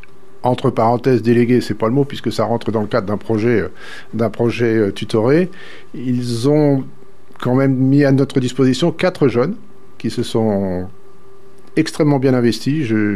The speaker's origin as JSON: {"language": "French", "region": "Centre-Val de Loire", "country": "France", "said": "Voilà, donc nous venons d'Indre-et-Loire tous les deux"}